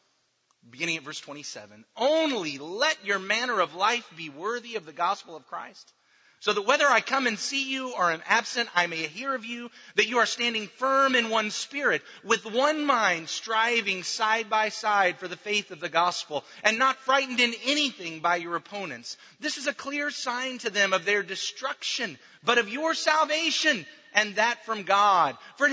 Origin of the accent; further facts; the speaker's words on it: United States; as an American, as the son of a career military man